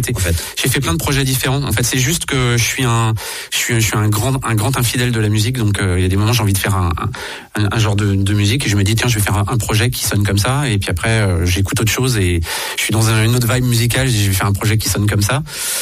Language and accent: French; Rennes, Brittany, France; Je crois qu'en tant que Rennais, c'est peut-être aussi, comme je parlais tout à l'heure, que la guitare, ça m'a donné envie de monter des groupes.